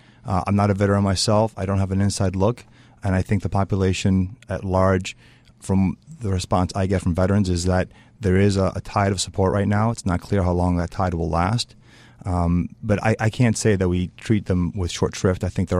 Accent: Chicago, Illinois, United States; So I'm from Chicago.

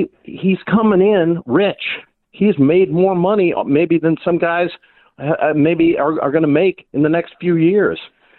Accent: Warren, Ohio, United States; Yeah, you know, I'm from Warren

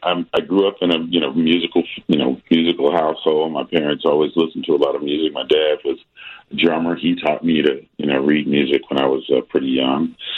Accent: Chicago, Illinois, United States; I grew up in the Chicago music scene where the elders on the scene taught the younger guys

